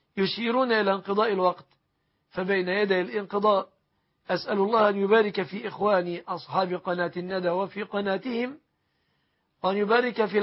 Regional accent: Egypt; بلادنا مصر

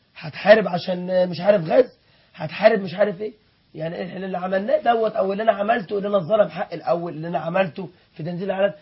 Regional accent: Egypt; احنا يعني انت مصري وانا مصري

